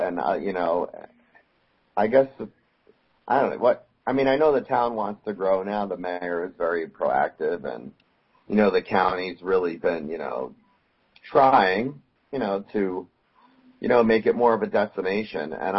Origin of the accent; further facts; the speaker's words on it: New Jersey, United States; You know, I mean, that's a Montana thing, and I'm from New Jersey, so people have to give me some leeway on that one.